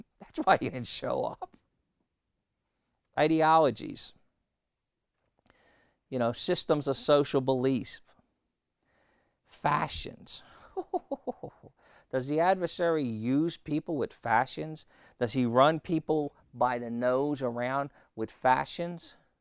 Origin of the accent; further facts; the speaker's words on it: Norristown, Pennsylvania, United States; And I'm from Norristown. That's pretty damn bad.